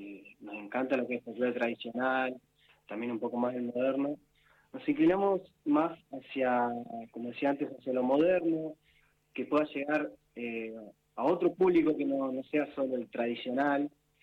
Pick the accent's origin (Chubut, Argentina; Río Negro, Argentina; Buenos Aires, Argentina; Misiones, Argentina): Buenos Aires, Argentina; born there; Yo nací acá en Buenos Aires, en Capital. Y la historia es la siguiente. Yo con Fede somos primos, de raíces tucumanas, nuestros padres tucumanos.